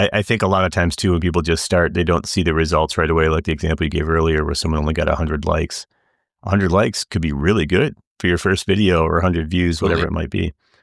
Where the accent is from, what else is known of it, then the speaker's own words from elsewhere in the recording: Buffalo, New York, United States; I grew up in Buffalo during the era of Jim Kelly.